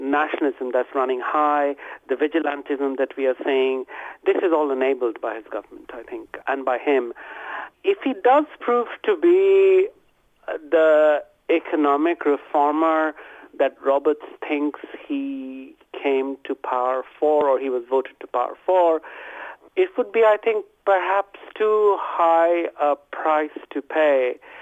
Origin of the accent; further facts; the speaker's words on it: Kolkata, West Bengal, India; So where I was growing up in West Bengal, in Calcutta